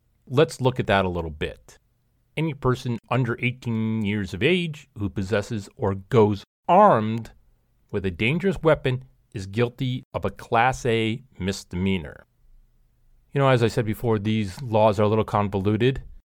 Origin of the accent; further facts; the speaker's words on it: Sweden; Little do they know, I'm from Sweden.